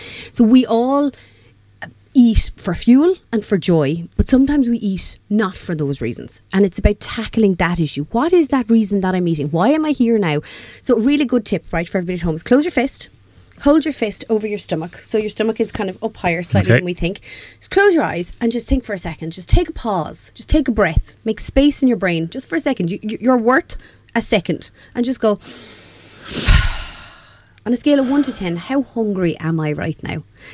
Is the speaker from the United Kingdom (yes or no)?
no; Ireland; it's amazing as Irish people, that place of beans and grains.